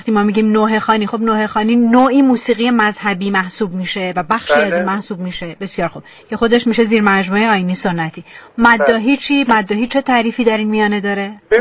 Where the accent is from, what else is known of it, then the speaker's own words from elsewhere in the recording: Shiraz, Fars, Iran; حالا من چون خودم شیرازی هستم اصالتا